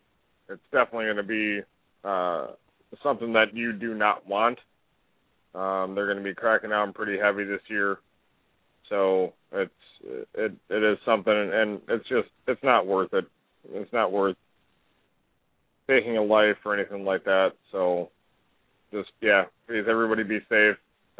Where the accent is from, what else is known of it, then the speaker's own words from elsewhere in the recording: the South, United States; I'm able to poke fun at this because I'm from the South too